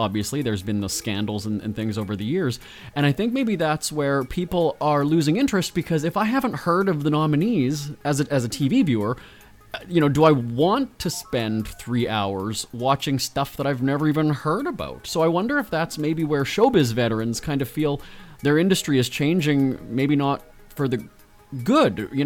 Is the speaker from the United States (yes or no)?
no; Canada; So as Canadian entertainment reporters, we heard about the glitz and glamour of Hollywood before going there.